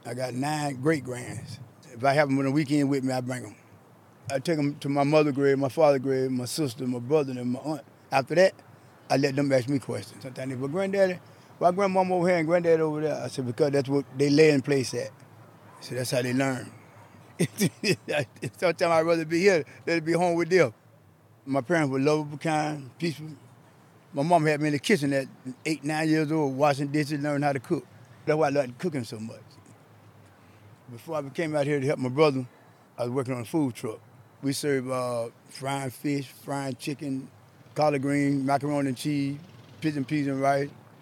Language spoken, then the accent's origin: English; Miami, Florida, United States; I grew up in Miami. I was born and raised over town. That's another black spot out over town. Now they call it the Wynwood.